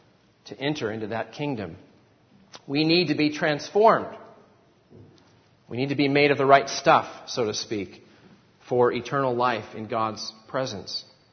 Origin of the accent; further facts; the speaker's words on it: Northwest, United States; I grew up in the Northwest. Things tend to be more casual in the Northwest.